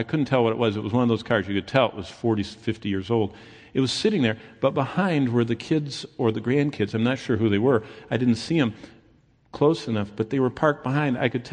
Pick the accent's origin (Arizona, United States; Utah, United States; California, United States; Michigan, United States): Michigan, United States; Lansing; I grew up, I don't even know if you know, I grew up in Lansing, and I grew up with the Romneys that used to own Michigan National Bank